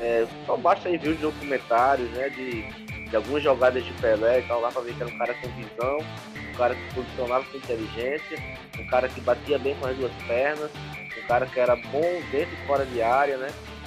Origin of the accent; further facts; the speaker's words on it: Brazil; Mas eu, como brasileiro